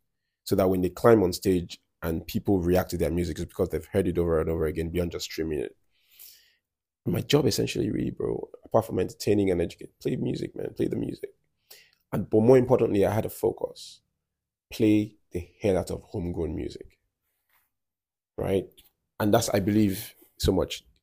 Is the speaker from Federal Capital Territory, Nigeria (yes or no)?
yes; Abuja, Federal Capital Territory, Nigeria; I'm from Abuja. I live here, I eat here, I work here, I breathe here, I make money here. I'm from Abuja, primarily.